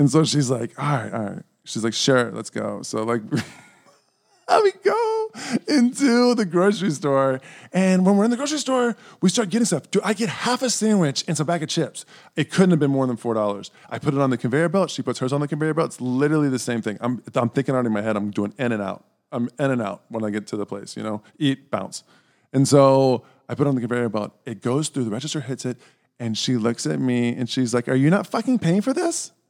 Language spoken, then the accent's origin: English; the South, United States; And I'm from the South, and the Tahoes were...